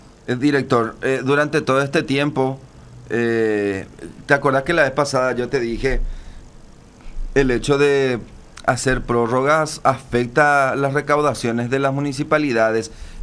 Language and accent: Spanish; Paraguay; somos los paraguayos